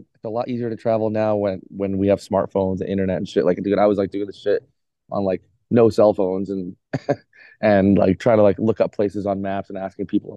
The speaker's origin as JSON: {"language": "English", "town": "Winnipeg", "region": "Manitoba", "country": "Canada", "tie": "born or raised there", "moved": "yes", "lives_now": "Toronto, Canada", "said": "Winnipeg. I'm in Toronto now, but I grew up in Winnipeg until I was, until I could move."}